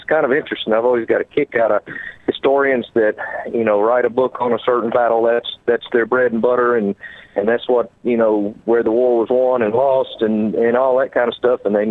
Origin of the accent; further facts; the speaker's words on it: Mississippi, United States; I grew up in Mississippi, which is basically halfway between Shiloh and Vicksburg.